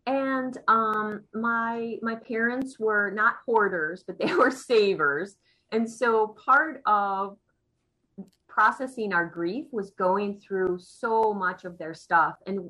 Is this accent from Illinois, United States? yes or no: no; Chippewa Falls, Wisconsin, United States; So I grew up in Chippewa Falls, which is right next to Lake Halley, but really it's all part of the same community.